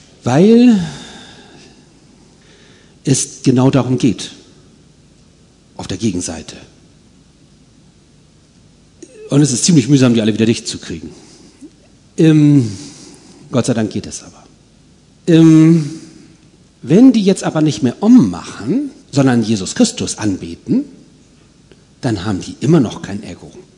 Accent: Northern Germany, Germany; accent: northern German dialect; Ich spreche so einen Dialekt da, so einen nordischen.

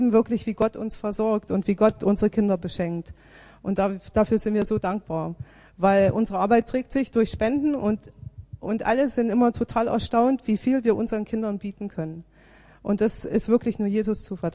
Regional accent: Odesa, Odesa Oblast, Ukraine; Also wir kommen ja aus Odessa, für die, die uns nicht kennen, aus der Ukraine.

